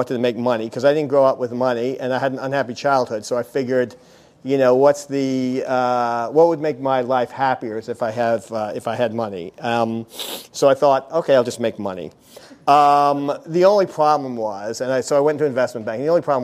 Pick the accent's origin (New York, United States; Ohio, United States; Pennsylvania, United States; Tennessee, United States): New York, United States; Long Island; now in Los Angeles, United States; It actually was not until I grew up in Long Island, and it was not until moving to L.A. that I had a rabbi who didn't wear a dress.